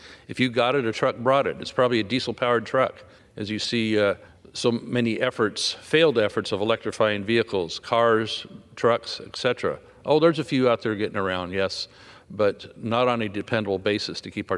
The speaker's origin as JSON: {"language": "English", "region": "California", "country": "United States", "tie": "born or raised there", "said": "like in my home state of California."}